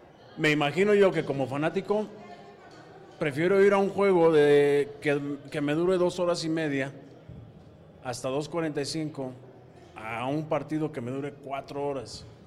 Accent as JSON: {"language": "Spanish", "country": "Mexico", "said": "lo que voy a vivir hoy, aquí en México, en mi país"}